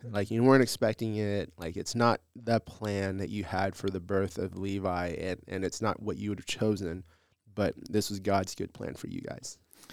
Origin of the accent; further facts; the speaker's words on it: Texas, United States; also born or lived in Malaysia / China; I grew up in Texas. I wasn't born there. I was born in Malaysia, but raised in Texas and went overseas to do missions in China.